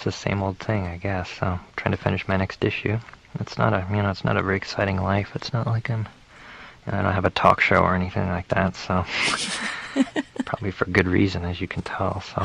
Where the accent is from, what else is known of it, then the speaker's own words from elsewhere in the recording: Omaha, Nebraska, United States; also born or lived in Austin, United States; now in Chicago, United States; I grew up in Omaha, Nebraska.